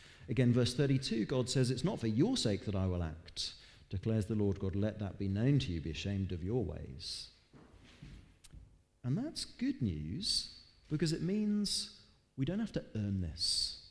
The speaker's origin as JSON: {"language": "English", "town": "Dover", "region": "South East England", "country": "United Kingdom", "tie": "born or raised there", "said": "I grew up in Dover, and it was a little model of the hovercraft that used to zip back and forth across the channel."}